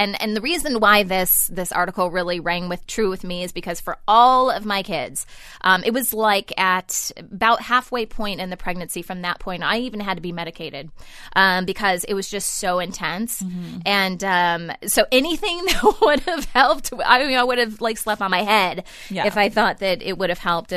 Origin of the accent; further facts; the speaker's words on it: Ohio, United States; I like to say, you know, I'm originally from Ohio, so I feel a strong bond.